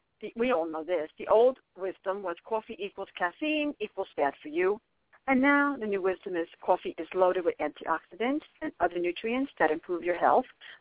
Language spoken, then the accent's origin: English; New Jersey, United States; You know, I'm from New Jersey. I'm like quick.